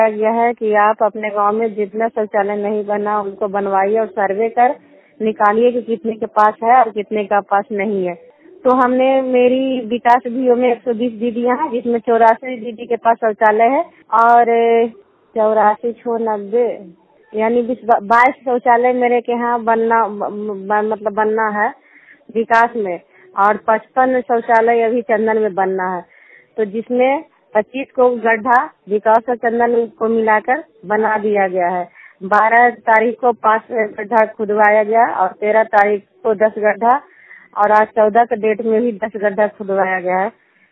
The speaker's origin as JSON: {"language": "Hindi", "town": "Ganga", "region": "Bihar", "country": "India", "said": "मैं गंगा गांव से हूँ, बसनियामा पंचायत हरनौर प्रखंड और जिला नालंदा का निवासी हूँ।"}